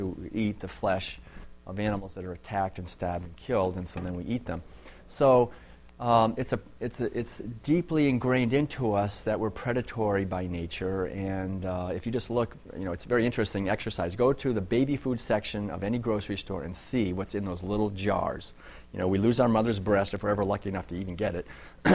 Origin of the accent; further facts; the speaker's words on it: Concord, Massachusetts, United States; born there; I was born in Concord.